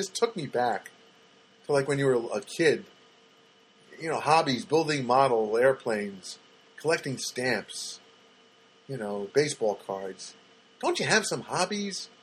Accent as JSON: {"language": "English", "country": "United States", "said": "I'm just an American boy who wants you to learn how to speak English."}